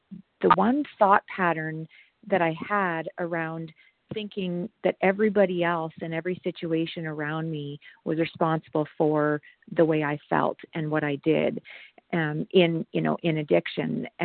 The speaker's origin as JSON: {"language": "English", "region": "Alberta", "country": "Canada", "said": "I'm from Alberta, Canada."}